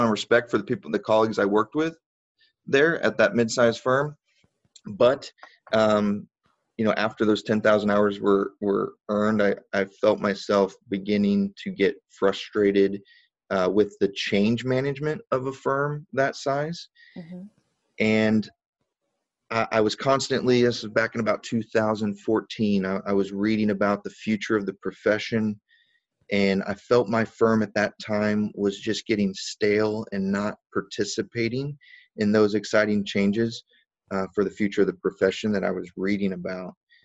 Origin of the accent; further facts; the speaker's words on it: Ozark, Missouri, United States; there was a change that happened in my life and in my hometown, which is Ozark, Missouri, which is very near, Branson, Missouri.